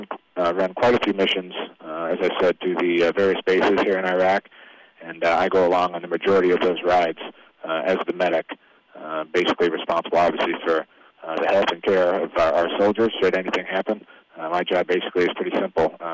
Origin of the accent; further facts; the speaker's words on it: Iowa City, Iowa, United States; I am actually from Iowa City, so a big Hawkeye fan